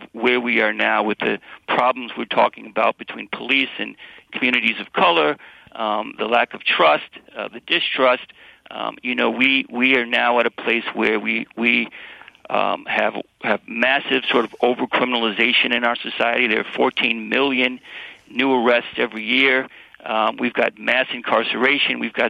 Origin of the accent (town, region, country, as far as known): Westland, Michigan, United States; born or raised there; also born or lived in Detroit